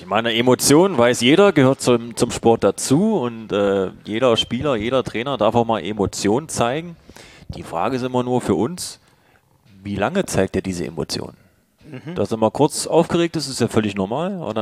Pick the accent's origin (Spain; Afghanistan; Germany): Germany; Magdeburg, Saxony-Anhalt; Guck mal, wir kommen aus Magdeburg.